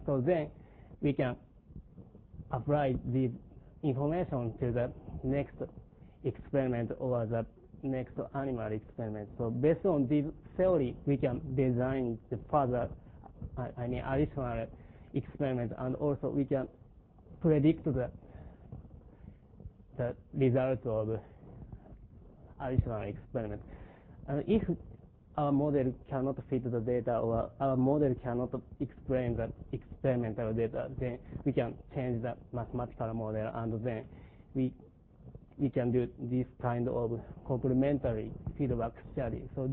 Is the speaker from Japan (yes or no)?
yes; Japan; English is a second language; I'm from Japan.